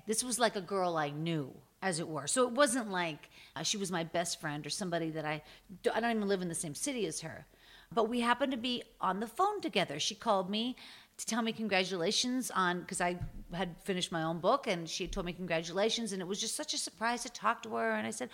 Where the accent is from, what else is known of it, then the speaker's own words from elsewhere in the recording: Pittsburgh, Pennsylvania, United States; I grew up in Pittsburgh.